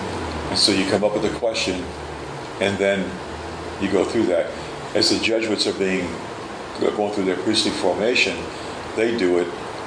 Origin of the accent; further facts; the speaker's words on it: New Orleans, Louisiana, United States; When I was growing up in New Orleans, there were two brothers that lived about a block away from me